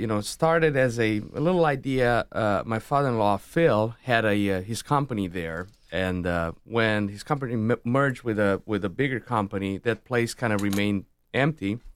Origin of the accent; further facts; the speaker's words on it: Transylvania, Romania; No, I grew up in a very, very musical family. My father was a musical man.